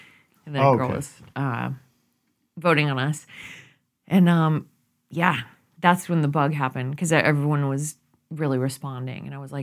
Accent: Texas City, Texas, United States; I grew up in Texas.

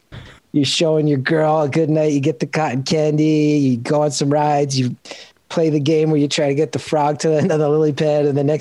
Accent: New Jersey, United States; I call it Taylor Ham because I'm from North Jersey.

